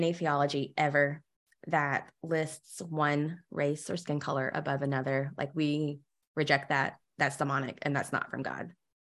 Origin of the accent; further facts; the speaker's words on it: the South, United States; I think of like growing up in the South, right? And just the way that we view other people.